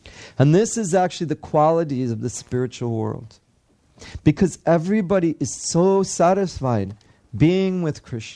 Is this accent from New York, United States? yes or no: no; Dallas, Texas, United States; I'm from Dallas, and then plus we had just had the time change.